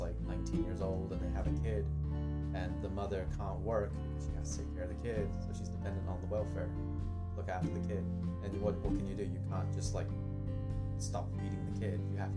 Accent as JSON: {"language": "English", "town": "Southampton", "region": "South East England", "country": "United Kingdom", "said": "I'm from Southampton, which is like an hour and a half drive from London."}